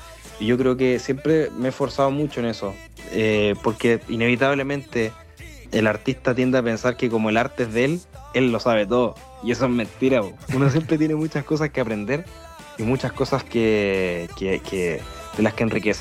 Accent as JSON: {"language": "Spanish", "town": "Concepción", "region": "Biobío", "country": "Chile", "said": "y siendo penquista"}